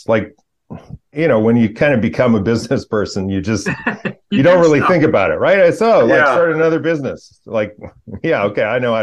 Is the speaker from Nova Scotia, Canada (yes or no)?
no; Edmonton, Alberta, Canada; now in Vancouver, Canada; I grew up in Edmonton, Alberta, which is the provincial capital.